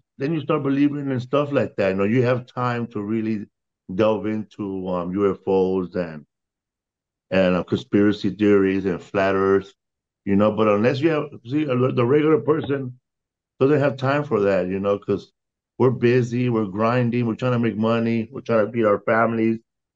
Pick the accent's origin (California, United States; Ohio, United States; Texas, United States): California, United States; because I'm from California. You know, we don't have too much soul food over here